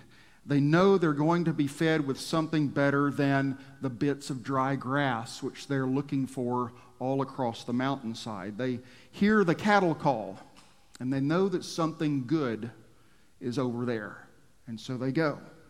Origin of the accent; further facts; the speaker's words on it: Texas, United States; When I was growing up in West Texas, cattle ranching was the main industry. Most of my friends were sons of cattle ranchers